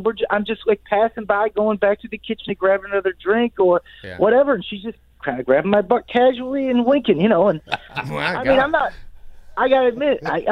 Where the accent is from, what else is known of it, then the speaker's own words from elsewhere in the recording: Texas, United States; I am from Texas, yeah. I live there, but I'm out here in New Orleans for work for the last couple months